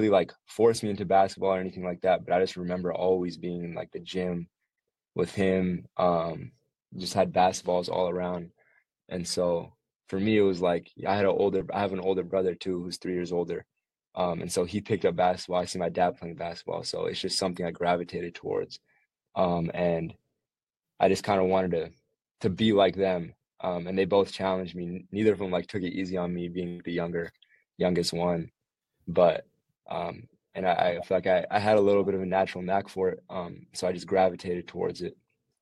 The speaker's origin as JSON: {"language": "English", "town": "Chicago", "region": "Illinois", "country": "United States", "tie": "born there", "said": "Yeah, so I was born in Chicago, and really what brought me into basketball was my dad."}